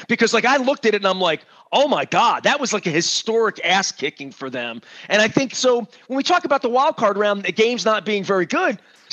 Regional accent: Maryland, United States; he was actually relatively pleasant to me because I was from Maryland

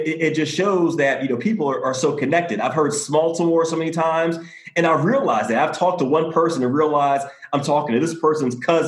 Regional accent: Philadelphia, Pennsylvania, United States; I'm originally from Philadelphia.

